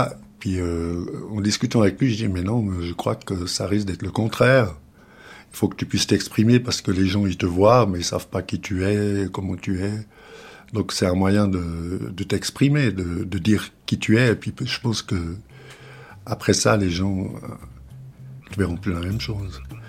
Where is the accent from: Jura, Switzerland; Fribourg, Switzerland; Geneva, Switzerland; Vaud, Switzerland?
Vaud, Switzerland; Lausanne; je suis de Lausanne, je le voyais passer dans la rue, mais déjà depuis que j'étais adolescent.